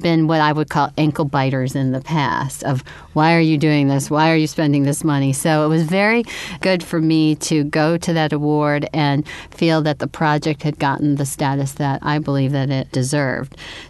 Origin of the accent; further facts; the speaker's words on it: Buffalo, New York, United States; born there; I was born in Buffalo, and I was born into an immigrant, first-generation Italian family, had a lot of family history and community.